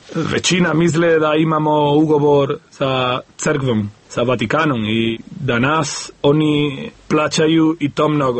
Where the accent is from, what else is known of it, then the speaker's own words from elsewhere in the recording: Malaga, Andalusia, Spain; now in Užice, Serbia; Došli smo iz Malage, koja je peti grad u Španiji.